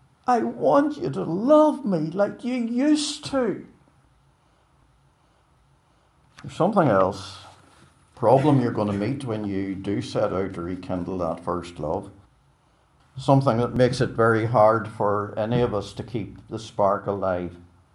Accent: Belfast, Northern Ireland, United Kingdom; I remember growing up in Belfast and regularly walking to school in fog that was literally so thick you couldn't see your hand in front of your face.

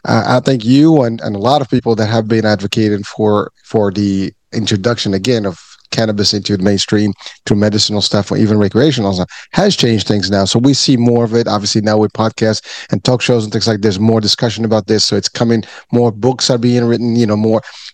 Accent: Morocco; I'm from Morocco originally, so there's hashish

